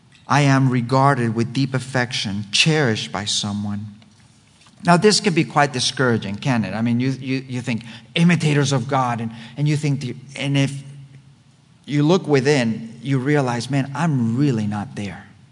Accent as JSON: {"language": "English", "country": "Spain", "tie": "born or raised there", "second_language": "English", "lives_now": "United States", "said": "I was born and raised in Spain. I mean, I had served in the U.S. Army, but I sort of felt between two worlds."}